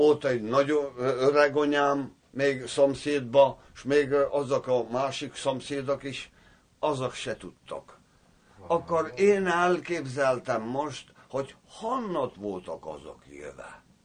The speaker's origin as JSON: {"language": "Hungarian", "region": "Moldavia", "country": "Romania", "tie": "born or raised there", "said": "mi itt születtünk, itt van anyájunk"}